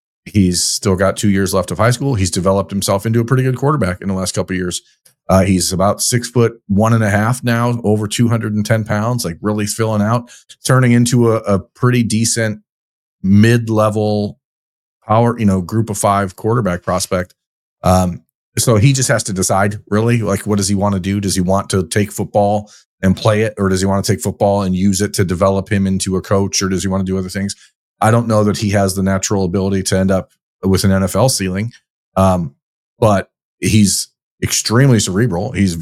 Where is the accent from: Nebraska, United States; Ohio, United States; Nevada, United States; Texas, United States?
Ohio, United States; as someone growing up in Northwest Ohio, watching that rivalry in the 90s